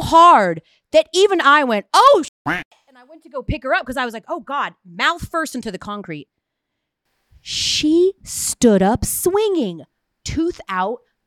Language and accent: English; United States; because I'm an American.